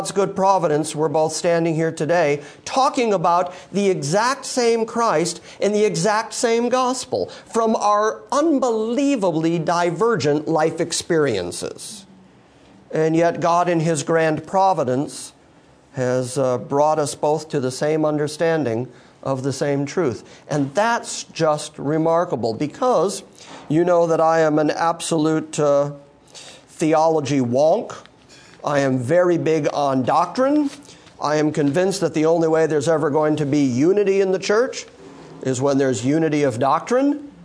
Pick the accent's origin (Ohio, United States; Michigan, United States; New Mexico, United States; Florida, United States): Michigan, United States; Livonia; I grew up in Livonia, Michigan. the Michiganders are with me on that one.